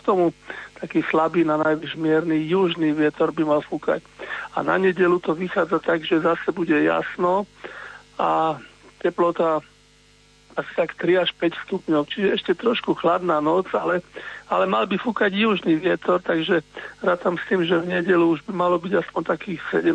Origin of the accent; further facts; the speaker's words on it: Svätý Jur, Bratislava Region, Slovakia; A práve ja som zo svätého Jura, bývam v svätom Jure